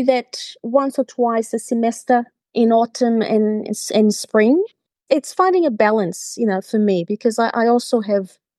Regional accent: Brazil; I grew up in Brazil

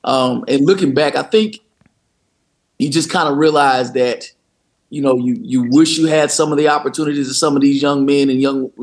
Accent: Midwest, United States; And so growing up in the Midwest, I played games and, you know, where we had snow flurries, you know, my senior season.

